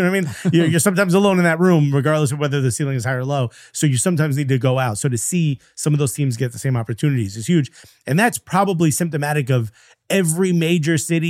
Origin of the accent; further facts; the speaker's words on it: Newark, New Jersey, United States; I'm born and raised in Newark, so that was beautiful to see.